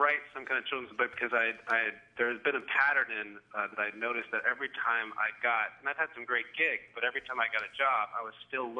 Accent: West Point, New York, United States; born there; I was born in West Point, New York, because my dad taught nuclear physics at West Point

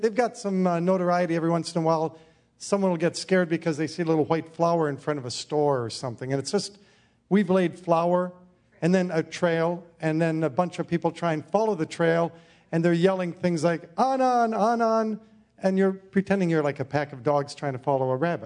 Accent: Oshkosh, Wisconsin, United States; I'm from we're from Oshkosh, and I used to teach in Ripon. We taught in Ripon, Wisconsin

